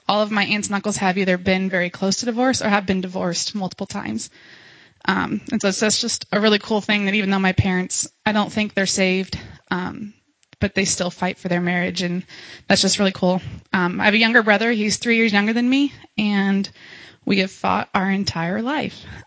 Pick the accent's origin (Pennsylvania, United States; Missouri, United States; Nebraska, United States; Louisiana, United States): Nebraska, United States; Omaha; I'm originally from Omaha, Nebraska. I was born into a family of Nebraska nice people.